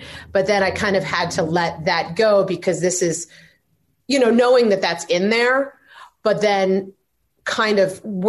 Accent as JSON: {"language": "English", "region": "Midwest", "country": "United States", "said": "I'm from the Midwest, so I'm always like, oh, I can't ever say anything about myself."}